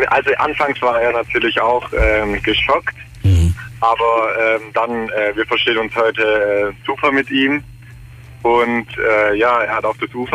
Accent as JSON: {"language": "German", "country": "Spain", "said": "Ich bin Spanier, ja."}